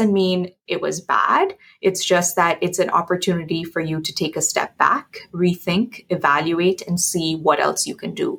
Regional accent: Curaçao; when I was growing up in Curaçao, I had this label of being that Hindu kid.

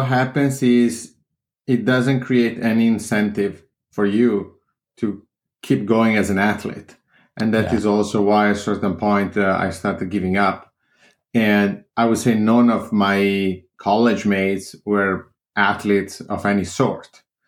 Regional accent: Italy; English is a second language; Born and raised in Italy.

